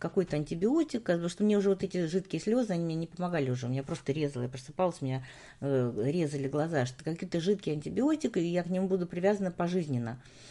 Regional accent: Ukraine; Я сама выросла на Украине

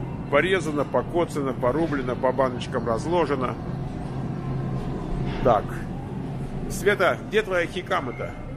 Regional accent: Moscow, Russia; Я рос в Москве. Там в Подмосковье груши не растут.

